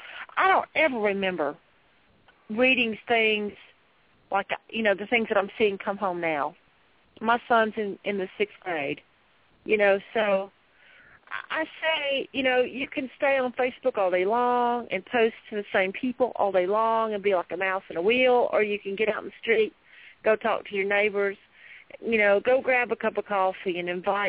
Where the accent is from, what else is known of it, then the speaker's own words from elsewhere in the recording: United States; I'm like, I wish we as American citizens had the option to opt out of a lot of things.